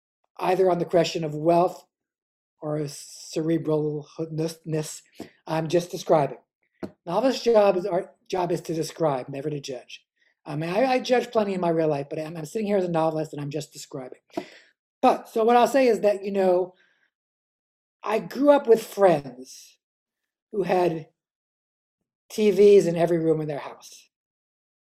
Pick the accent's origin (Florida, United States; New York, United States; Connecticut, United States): New York, United States; New York City; And I grew up in Morningside Heights. I was born in 1964.